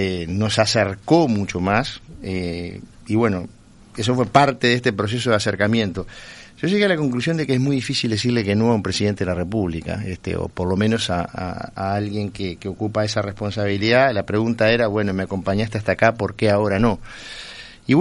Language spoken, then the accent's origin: Spanish; Cerro Largo, Uruguay; born there; Yo tengo un origen, por así decirlo, nacionalista, porque nací en Cerro Largo y era absolutamente imposible no ser nacionalista teniendo un padre que nació en la novena sección del departamento de Cerro Largo. Después, claramente, tuve una formación católica